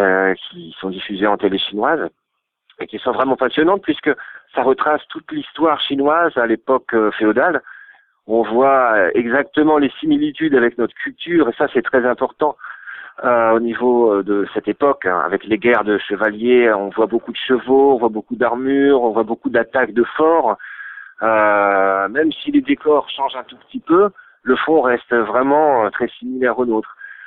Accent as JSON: {"language": "French", "town": "Lille", "region": "Hauts-de-France", "country": "France", "lives_now": "China", "said": "chez nous à Lille, bon, on a la chance d'avoir encore des bars, des endroits ouverts, qui est vraiment dans notre culture"}